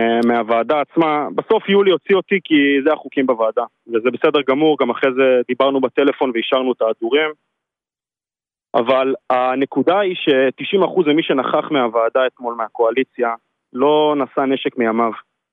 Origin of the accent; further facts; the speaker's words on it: Zikhron Ya'akov, Haifa District, Israel; אני מזיכרון יעקב